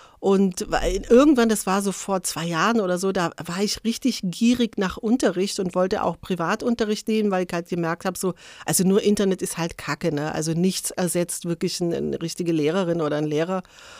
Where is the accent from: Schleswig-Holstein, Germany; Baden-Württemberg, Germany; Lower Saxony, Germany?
Baden-Württemberg, Germany; Geislingen an der Steige; also born or lived in Berlin; Ich bin aus Geislingen an der Steige, das liegt zwischen Stuttgart und Ulm. Da komme ich auch her und habe, wie gesagt, 20 Jahre in Berlin verbracht. Mein Mann ist auch Berliner und wir sind jetzt aber schon 16 Jahre wieder hier, sind tatsächlich nach Schwaben gezogen.